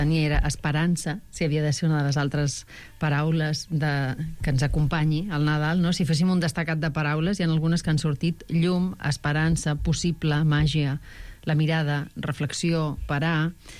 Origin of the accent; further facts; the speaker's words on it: Girona, Catalonia, Spain; now in Barcelona, Spain; jo que sóc de Girona, que allà és el fanalet